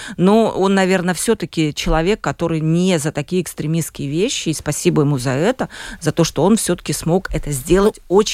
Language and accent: Russian; Latvia; В свободное время я слежу за новостями в Латвии, и как латыш меня волнуют новости